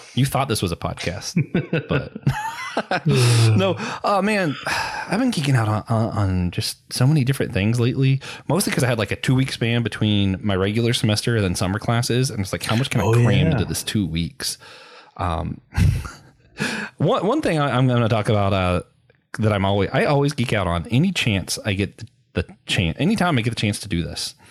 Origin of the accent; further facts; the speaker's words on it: Florida, United States; Because like I grew up near Disney World.